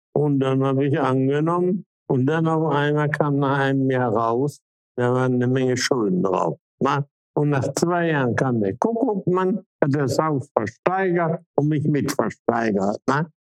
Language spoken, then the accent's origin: German; Gelsenkirchen, North Rhine-Westphalia, Germany; born there; In Gelsenkirchen.